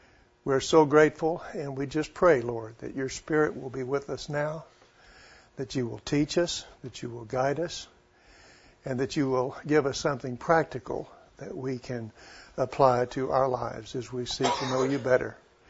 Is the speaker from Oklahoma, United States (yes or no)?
yes; Edmond, Oklahoma, United States; I'm from Edmond, Oklahoma.